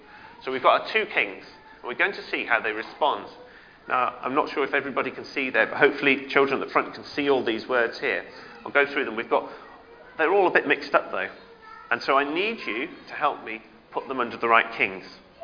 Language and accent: English; United Kingdom; as a British person, it can feel a little bit awkward sometimes doing that sort of thing.